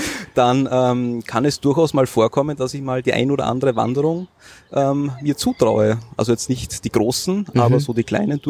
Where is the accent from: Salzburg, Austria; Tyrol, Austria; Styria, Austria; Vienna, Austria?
Salzburg, Austria; Aus Salzburg-Stadt.